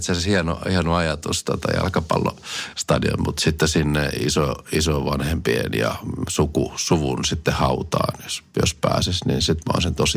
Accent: Kotka, Kymenlaakso, Finland; born there; minä olen syntynyt ihan Kotkassa, joten siitä tuli nämä brittijuuret. Sitten olen Englannin kansalainen, enkä koskaan ole nähnyt Suomen passia edes.

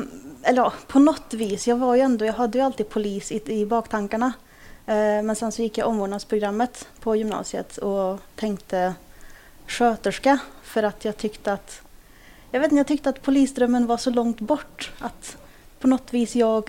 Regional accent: Värmland, Sweden; born or raised there; also born or lived in Kurdistan

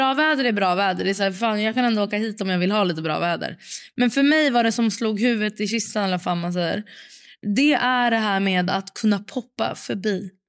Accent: Sweden; För hemma i Sverige är också typ så här med barnen

